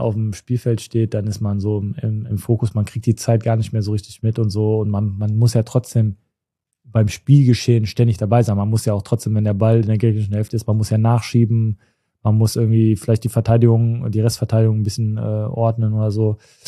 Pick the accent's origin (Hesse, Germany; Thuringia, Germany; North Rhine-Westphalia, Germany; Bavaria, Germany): North Rhine-Westphalia, Germany; Cologne; Aber für mich als Kölner natürlich eine tolle Sache gewesen.